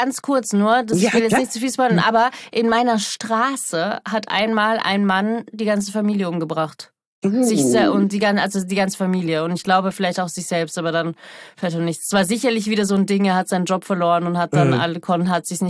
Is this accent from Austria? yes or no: yes; Vienna, Austria; Also ich bin sehr Wien verwurzelt. Deswegen würde ich auch immer sagen, ich komme aus Wien, obwohl ich eigentlich eine deutsche Staatsbürgerschaft habe.